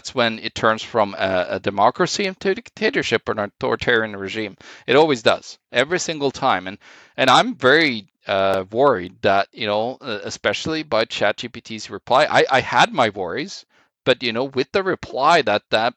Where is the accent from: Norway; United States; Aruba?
Norway; English is a second language; now in Canada; I'm from Norway, and I see, like, the conservatives here turning into the Norwegian social conservatives, basically.